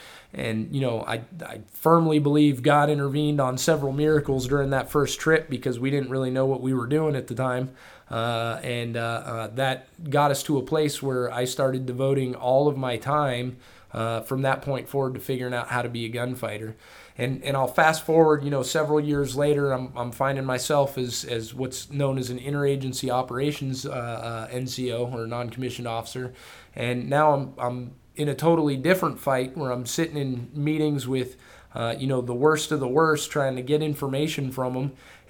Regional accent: California, United States; also born or lived in France; because I grew up in California and in France where guns really just weren't around.

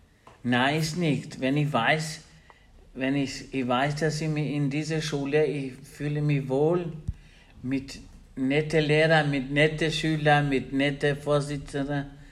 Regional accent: Prizren, Prizren District, Kosovo; German is a second language; Ich komme aus dem Kosovo, ja.

